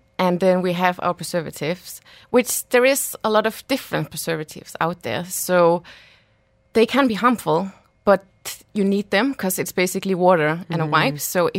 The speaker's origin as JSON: {"language": "English", "country": "Denmark", "said": "Yeah, we are all from Denmark."}